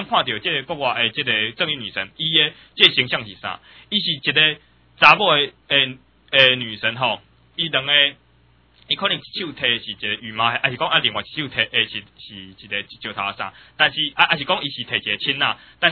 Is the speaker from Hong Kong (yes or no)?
no; Taiwan; 但这批总统身为一个我们台湾人的这个总统，他也不可能说放弃他自己的这个名誉他自己的清白就这样就忘记国外。